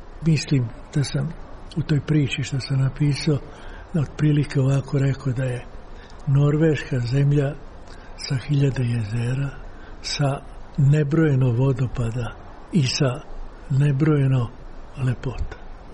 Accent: Belgrade, Serbia; born there; now in Novi Sad, Serbia; iz Novog Sada sam, inače sam rođeni Beograđan. Ja sam rođen na Voždovcu.

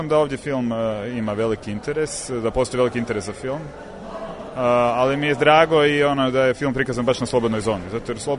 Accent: Croatia; Sad mislim, ja sam iz Hrvatske pa sam radio o Srbima u Hrvatskoj

